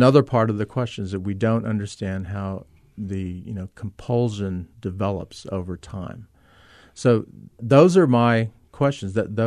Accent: Del Rio, Texas, United States; So I grew up in Del Rio on the border, and my high school colleagues, the popular ones, would go across the border and, to have fun and drink.

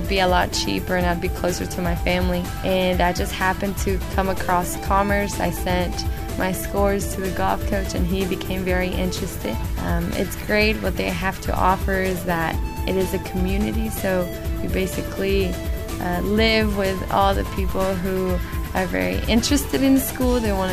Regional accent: Mexico; also born or lived in San Diego, California, United States; I was born in San Diego, California, and my mom's Mexican. And so after my brother, my sister were born, my parents said, well, we want to go to Mexico, and I want you to grow up with the culture, with the language. And we did

